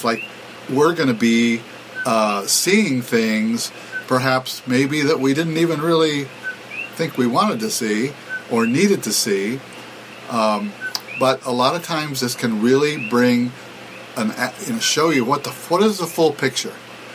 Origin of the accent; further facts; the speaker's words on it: Hawaii, United States; I'm just Hawaiian guy, you know, living in Hawaii guy.